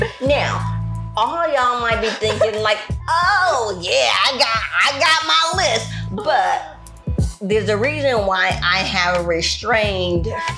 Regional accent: Baton Rouge, Louisiana, United States; I'm from Baton Rouge, Louisiana, baby. I'm hoodoo through and through.

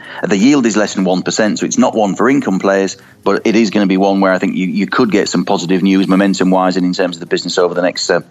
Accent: York, Yorkshire and the Humber, United Kingdom; now in Brighton, United Kingdom; It's based in my hometown of York rather than my adopted hometown of Brighton.

